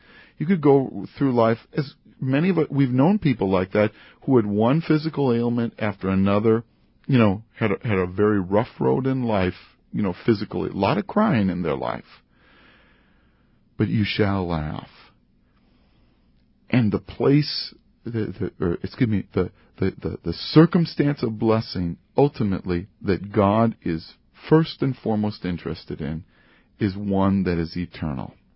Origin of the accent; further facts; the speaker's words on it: United States; I'm American. I want independence.